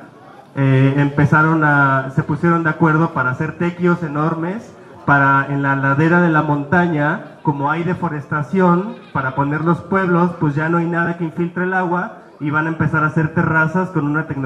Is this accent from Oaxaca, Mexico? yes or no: yes; Oaxaca, Mexico; Vengo de Oaxaca